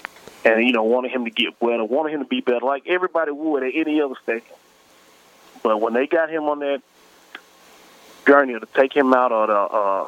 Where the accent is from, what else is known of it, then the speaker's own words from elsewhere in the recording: Opelika, Alabama, United States; I'm from Opelika, Alabama. Opelika, Alabama, I am 6 miles from Auburn University football stadium.